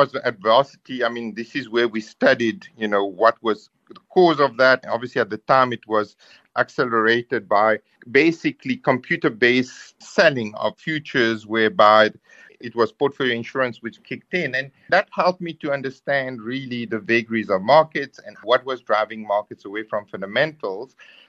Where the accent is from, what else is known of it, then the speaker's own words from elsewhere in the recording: Mauritius; moved away as an adult; also born or lived in United Kingdom; No, I grew up in Mauritius, but then after my matric, I went to the UK where I did most of my further studies, my undergrad, postgrad, and then chartered accountancy qualifications.